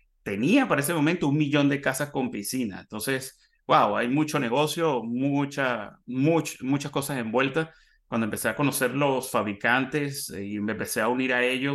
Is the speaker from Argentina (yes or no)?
no; Venezuela; Cuando yo vengo de Venezuela, en Venezuela, sí, uno iba a la piscina del club